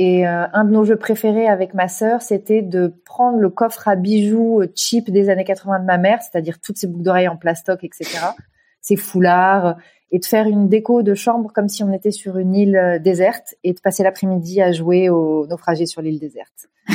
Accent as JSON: {"language": "French", "region": "Normandy", "country": "France", "tie": "born there", "said": "Je suis née en Normandie, dans la Manche. Où j'ai vécu mes 3 premières années en pleine campagne."}